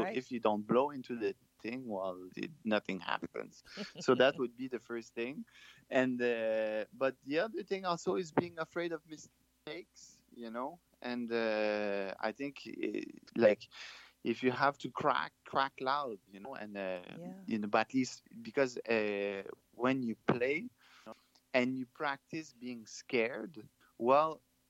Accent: Quebec, Canada; accent: French; English is a second language; origin, so my mom is from Poland and my dad is from Canada. So I'm more specifically from Quebec, because in Quebec we speak French. So that's why my big French accent.

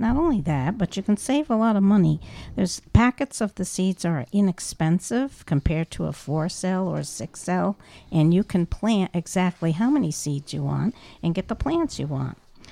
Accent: New York, United States; I'm from Columbia County. I've been a Master Gardener since 2005. My father was a farmer. We had a big farm here right along the Hudson River

